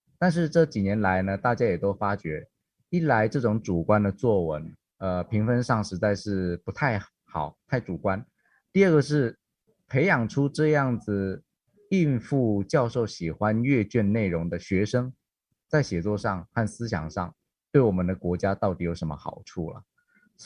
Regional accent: Taoyuan, Taiwan; also born or lived in Taichung / Kaohsiung; 我本来是桃园人的，那因缘际会到台中，甚至到高雄研究所。

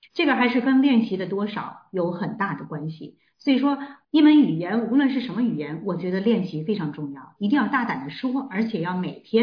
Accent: Guilin, Guangxi, China; 我跟明聪还在我的家乡桂林见了面

